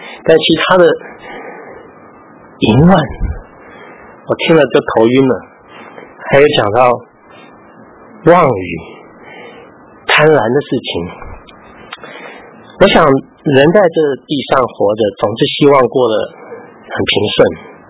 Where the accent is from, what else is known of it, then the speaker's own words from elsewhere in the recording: Taiwan; 我常常被人家取笑我是外省人第二代，然后我的台湾话呢一讲呢，我母亲那边的亲戚就笑翻了